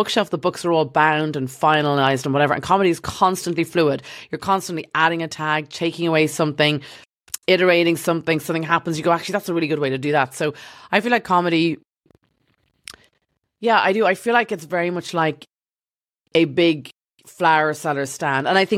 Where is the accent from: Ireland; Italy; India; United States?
Ireland; Dublin, Leinster; Growing up in Dublin, we used to have Moore Street, so they would be selling apples and oranges and flowers.